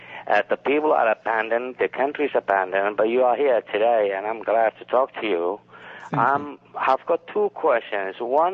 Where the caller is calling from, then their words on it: Boston, Massachusetts, United States; I'm calling from Boston.